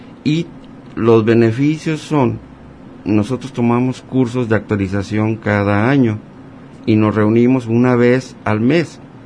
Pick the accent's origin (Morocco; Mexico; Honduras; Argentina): Mexico; Autlán, Jalisco; nosotros no nada más somos de Autlán.